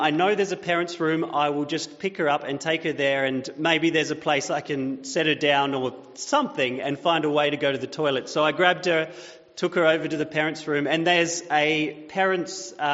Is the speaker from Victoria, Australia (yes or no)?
no; New South Wales, Australia; we decided that we would go and do the baby tour of my hometown in New South Wales.